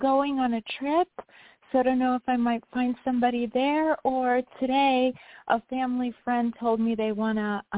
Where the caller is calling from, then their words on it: New York, United States; I'm in New York.